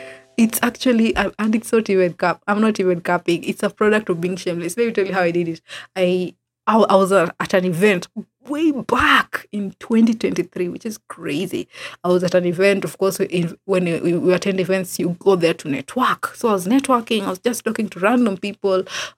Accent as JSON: {"language": "English", "town": "Kisumu", "region": "Kisumu County", "country": "Kenya", "said": "I told him I'm from Kisumu at the time during the event."}